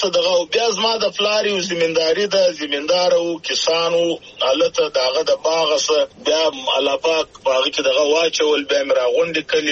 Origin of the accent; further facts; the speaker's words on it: Zhob, Balochistan, Pakistan; زه د ژوب یم د ژوب پلانکی زه یم